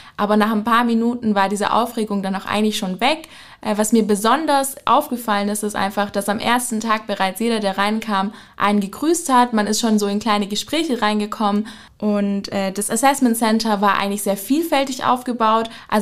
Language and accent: German; Ulm, Baden-Württemberg, Germany; Ich komme eigentlich aus der Region Ulm.